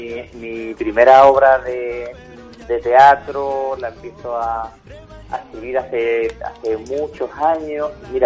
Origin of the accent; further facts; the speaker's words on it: Morón de la Frontera, Andalusia, Spain; Teníamos una serie de revistas en mi pueblo, que es Morón de la Frontera